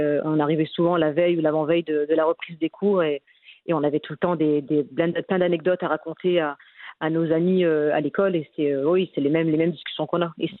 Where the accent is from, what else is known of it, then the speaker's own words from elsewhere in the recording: Dunkirk, Hauts-de-France, France; parce que nous, on est originaire de Dunkerque, dans le nord de la France